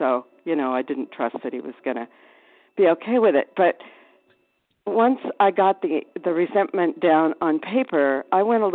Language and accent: English; Anthem, Arizona, United States; I am from Anthem, Arizona, and I guess I can be heard.